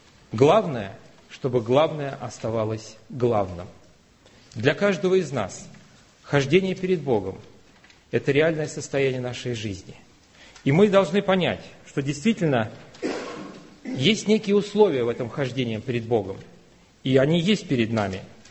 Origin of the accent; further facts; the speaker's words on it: Russia; а кто я такой, россиянин 21 века?